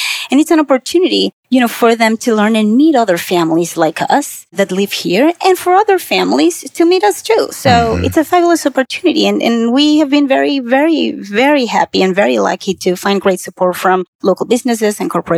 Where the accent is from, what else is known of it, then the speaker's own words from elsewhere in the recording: Peru; moved away as an adult; now in United States; I am originally from Peru in South America. Came to the U.S. around 15 years ago because I fell in love with the right man, an American.